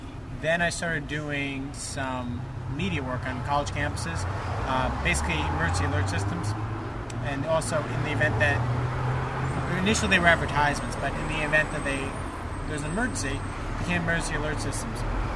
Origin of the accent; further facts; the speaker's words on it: New York, United States; So I'm originally from New York. I got my bachelor's degree at the University of South Florida.